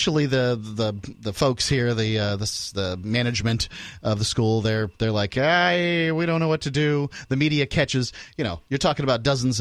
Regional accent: Bradenton, Florida, United States; I grew up in Florida, Bradenton, Florida, Manatee County, Florida, and it's hot there

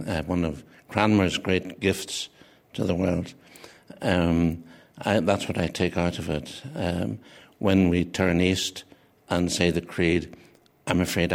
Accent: Northern Ireland, United Kingdom; born there; But I was born on Ireland, on an island called Ireland, and I'm Irish, so I'm both those things. I'm both British and Irish

